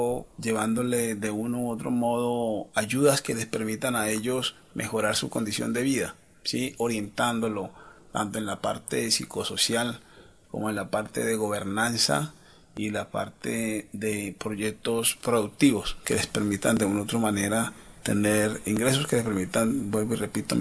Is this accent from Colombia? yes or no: yes; Colombia; Venimos desde Colombia en una misión académica y de cooperación en el marco de la política del proceso de paz en nuestro país.